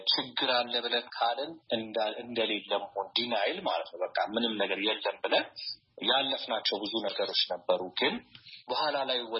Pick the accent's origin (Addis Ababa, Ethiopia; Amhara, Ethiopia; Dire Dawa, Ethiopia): Addis Ababa, Ethiopia; born there; የተወለድኩት አዲስ አበባ ነው።